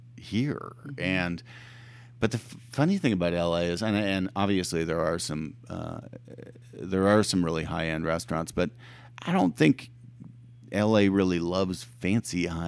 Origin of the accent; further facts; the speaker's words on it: Ottawa, Ontario, Canada; Well, I'm from Ottawa, but yeah.